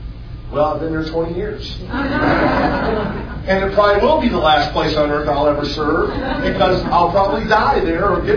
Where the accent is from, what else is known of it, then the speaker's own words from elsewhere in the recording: Ohio, United States; Man, I grew up in Ohio. Now, there's only one team in football if you live in Ohio.